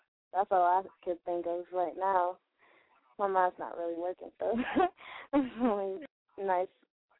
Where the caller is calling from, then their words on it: Virginia, United States; I'm calling from Virginia.